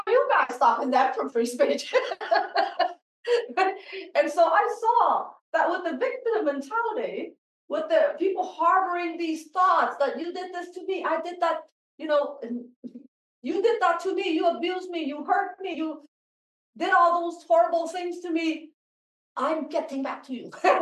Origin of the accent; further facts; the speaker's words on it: Toronto, Ontario, Canada; when I was growing up in Toronto